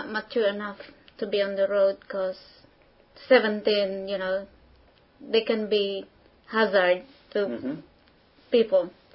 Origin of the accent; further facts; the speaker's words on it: Baguio, Cordillera Administrative Region, Philippines; I'm from Baguio City. It's in Luzon Island. It's very busy. It's the summer capital of Philippines.